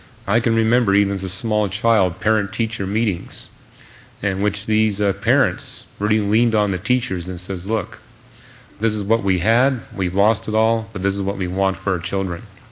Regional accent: Canada; Now, I was born and raised in Canada, and the spiritual environment in Canada is different than what it is here, as you'll soon discover.

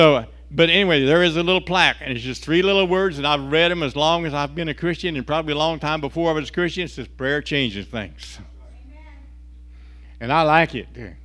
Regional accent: United States; yes, I'm an American. I'm very proud of being an American.

